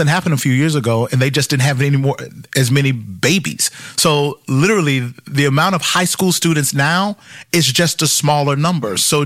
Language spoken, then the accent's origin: English; the South, United States; born or raised there; now in California, United States